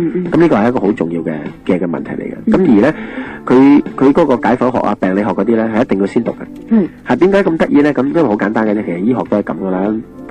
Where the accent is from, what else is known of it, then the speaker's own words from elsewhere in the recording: China; 作为一个中国人